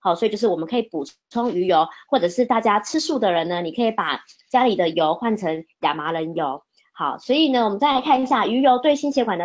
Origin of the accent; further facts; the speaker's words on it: Taiwan; 我们台湾人真的很多人都不知道油的摄取的比例